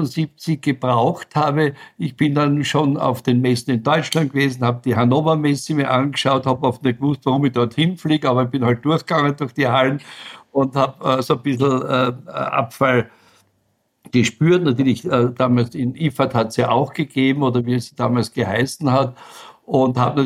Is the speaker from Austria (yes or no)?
yes; Styria, Austria; Ich komme ja aus der Südoststeiermark, also sehr nahe an der Grenze zu Ungarn und auch Slowenien.